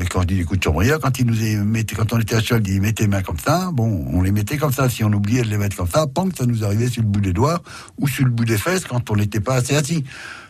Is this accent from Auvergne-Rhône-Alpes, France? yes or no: no; Reims, Grand Est, France; born there; Moi, je suis né à Reims, dans les Bulles.